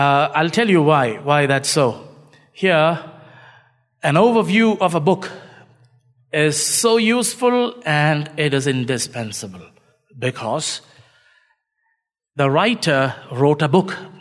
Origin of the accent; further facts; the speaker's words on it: Kochi, Kerala, India; I'm from Cochin in India. I wish there was a direct, flight or even a boat from Mombasa to Cochin, you know.